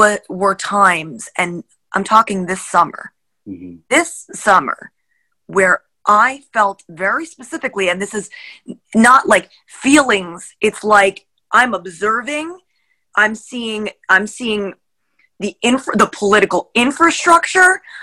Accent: New Jersey, United States; Yeah, I grew up on the Palisades across the river.

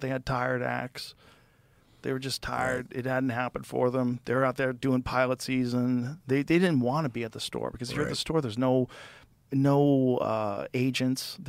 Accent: New York, United States; I'm a comedian from New York.

